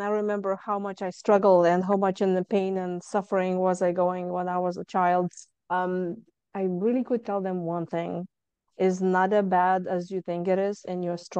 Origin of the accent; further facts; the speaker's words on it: Lithuania; now in United States; I came to the US from Lithuania 24 years ago.